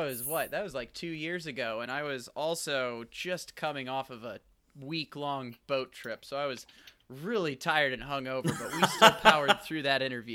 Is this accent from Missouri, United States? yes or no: yes; St. Louis, Missouri, United States; I grew up in St. Louis, Missouri. I'm definitely, you know, U.S. born through and through.